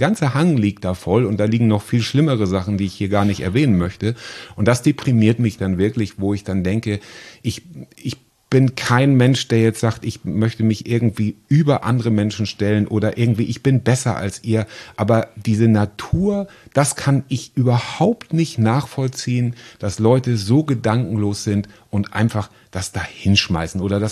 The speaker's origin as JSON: {"language": "German", "region": "Schleswig-Holstein", "country": "Germany", "tie": "born or raised there", "moved": "yes", "lives_now": "Solingen, Germany", "said": "bin ich ja gestern aus Solingen in meine alte Heimat hierher gefahren und so ein kleiner Stopp am Nord-Ostsee-Kanal gehört dann auch dazu."}